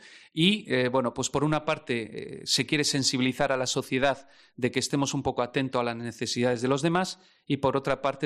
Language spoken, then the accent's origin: Spanish; Azpeitia, Basque Country, Spain; En mi pueblo, que soy de Azpeitia, por ejemplo, todavía siguen los niños saliendo.